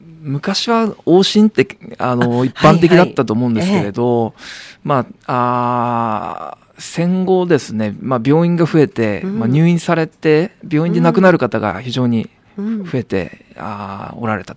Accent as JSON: {"language": "Japanese", "town": "Suzuka", "region": "Mie", "country": "Japan", "said": "私の出身が三重県の鈴鹿市でして"}